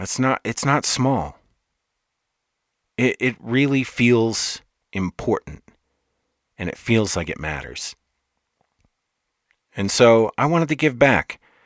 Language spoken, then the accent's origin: English; Michigan, United States; I'm from Michigan originally. Okay. And so I have kind of that Midwestern Eastern sort of understanding